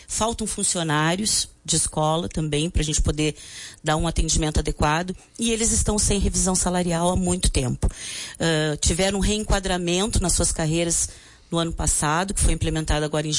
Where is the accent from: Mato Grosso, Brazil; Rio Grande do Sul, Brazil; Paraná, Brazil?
Rio Grande do Sul, Brazil; Rio Grande; A escola que eu trabalho em Rio Grande, porque eu sou de Rio Grande